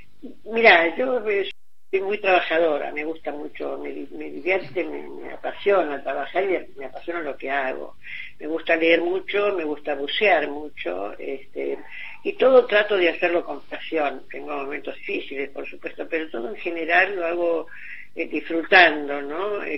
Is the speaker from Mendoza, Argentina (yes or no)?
no; Villa Ballester, Buenos Aires Province, Argentina; born there; Yo nací en una casa en Villa Ballester, un jardín con árboles, con higos. Con granadas, con ciruelos y todo eso, era mi casa.